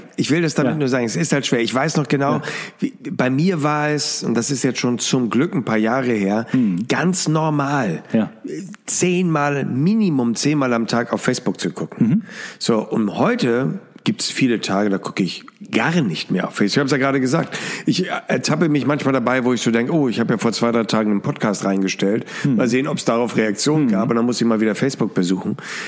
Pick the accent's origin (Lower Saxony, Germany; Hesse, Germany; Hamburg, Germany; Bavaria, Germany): Hamburg, Germany; Aber wir in Hamburg sagen immer Chance.